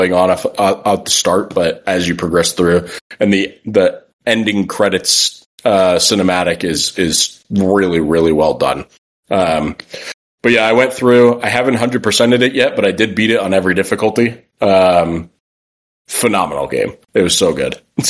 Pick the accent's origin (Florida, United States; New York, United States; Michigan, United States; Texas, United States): Florida, United States; like I grew up in Florida, we don't have the best education